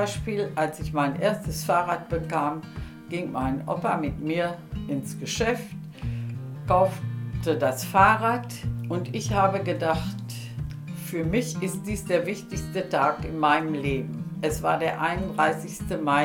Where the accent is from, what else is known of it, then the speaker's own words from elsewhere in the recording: Hemsen, Lower Saxony, Germany; born there; ich bin in Hemsen geboren, bin 86 Jahre alt